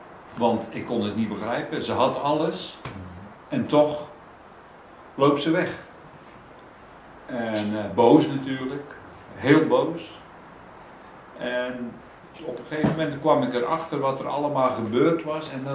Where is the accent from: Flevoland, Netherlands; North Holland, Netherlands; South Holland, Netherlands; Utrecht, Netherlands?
South Holland, Netherlands; Rijnsburg; Ik kom uit Rijnsburg, geboren en getogen in Rijnsburg.